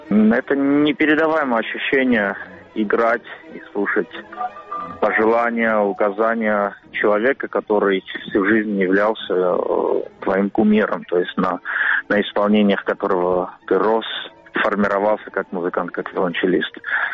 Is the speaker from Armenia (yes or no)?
yes; Armenia; и к тому же я армянин